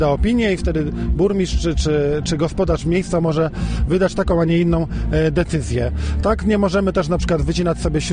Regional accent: Sieradz, Łódź Voivodeship, Poland; No, z racji tego, że jestem z Sieradza, to rzeczywiście ten najbliższy mi park Międzyrzecza Warty i Widawki.

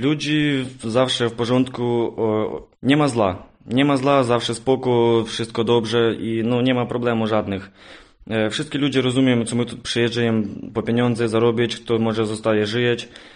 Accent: Ukraine; Polish is a second language; Dzień dobry … z Ukrainy. Żyję tam wszystkie życie

